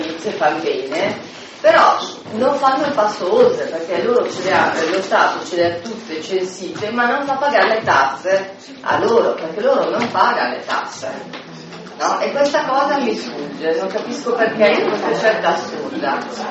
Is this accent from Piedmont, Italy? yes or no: yes; Piedmont, Italy; now in Milan, Italy; ho detto che sono piemontese perché poi vivendo a Milano da sempre, però i riferimenti culturali miei erano piemontesi